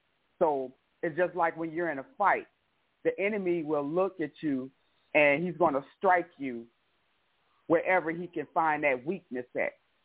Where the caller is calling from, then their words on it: Beaver Dam, United States; I am from Beaver Dam.